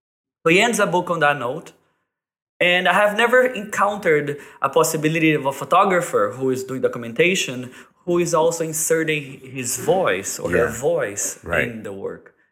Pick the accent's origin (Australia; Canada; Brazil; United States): Brazil; I come from Brazil.